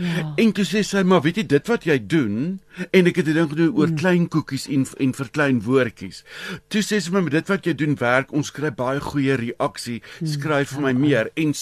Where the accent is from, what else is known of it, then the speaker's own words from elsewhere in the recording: Kenhardt, Northern Cape, South Africa; Ek is 'n Noord-Kaapenaar, so ek kom uit Kenhardt, my ouers het daar geboer.